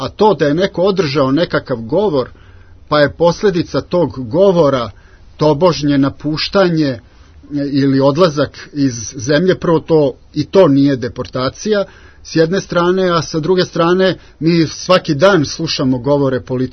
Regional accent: Vojvodina, Serbia; Ja sam iz Vojvodine i dosta dobro poznajem događaje 90. godina.

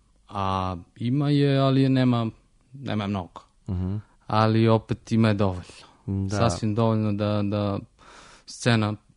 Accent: Serbia

